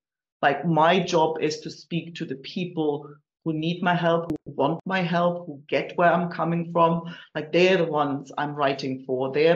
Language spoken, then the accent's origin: English; Germany; English is a second language; moved away as an adult; now in Spain; from Germany, originally based in the lovely sound of the south of Spain. And I moved here a little over 20 years ago.